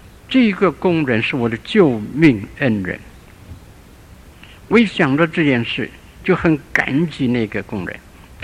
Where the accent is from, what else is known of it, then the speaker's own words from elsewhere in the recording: Shandong, China; 我记得我小的时候住在山东一个地方，我五岁的时候